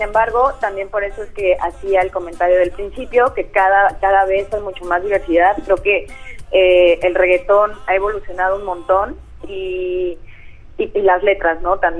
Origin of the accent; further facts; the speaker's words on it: Mexico City, Mexico; Soy música de la Ciudad de México